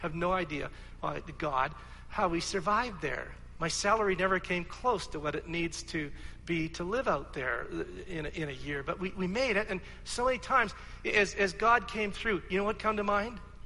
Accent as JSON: {"language": "English", "town": "Coquitlam", "region": "British Columbia", "country": "Canada", "tie": "born or raised there", "said": "like we grew up together in Coquitlam, B.C. We went to the same church."}